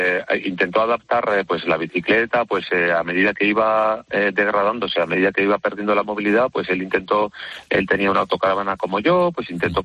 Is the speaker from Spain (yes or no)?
yes; Ondarroa, Basque Country, Spain; yo soy un chico de Ondarroa, Vizcaya, y llevo toda la vida haciendo deporte